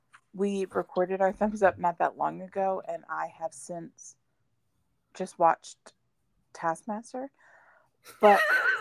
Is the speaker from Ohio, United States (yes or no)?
no; Chicago, Illinois, United States; I'm from Chicago.